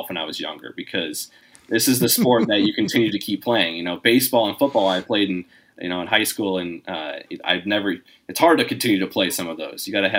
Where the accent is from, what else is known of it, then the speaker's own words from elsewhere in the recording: Indiana, United States; now in Arizona, United States; You know, I'm originally from Indiana, so golf was obviously, you know, it's a summertime sport out there.